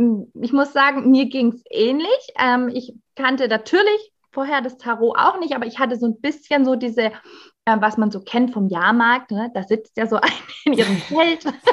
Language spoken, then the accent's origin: German; Southern Germany, Germany; Und ich komme aus Süden Deutschland, also ich wohne zwischen Esslingen und Stuttgart mit meiner Familie.